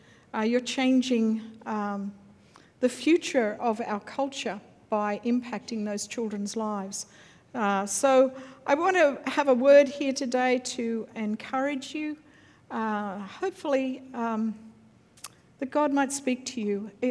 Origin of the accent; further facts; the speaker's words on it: Australia; I grew up in Australia.